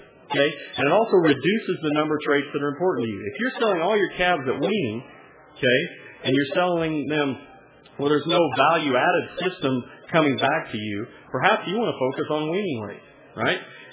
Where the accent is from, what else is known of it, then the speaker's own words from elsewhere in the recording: Oklahoma, United States; or where I grew up in Oklahoma.